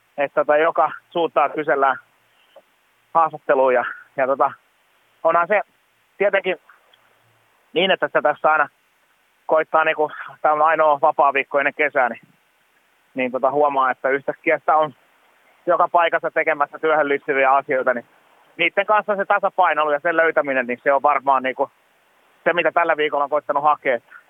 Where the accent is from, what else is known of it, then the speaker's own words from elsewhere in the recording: Valkeakoski, Pirkanmaa, Finland; Joo, mä oon siis Valkeakoskelta kotoisin